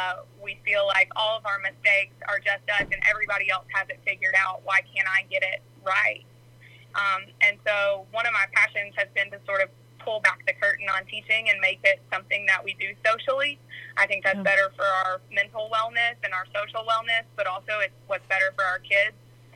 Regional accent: Eatonton, Georgia, United States; And, you know, growing up in Eatonton, there's not a ton to do there.

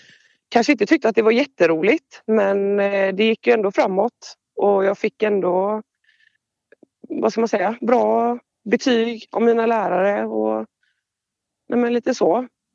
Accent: Körn, Västra Götaland County, Sweden; now in Gothenburg, Sweden; Jag är inte uppvuxen i Göteborg, men jag bor här nu. Jag är från Körn innan, en liten ö utanför Göteborg.

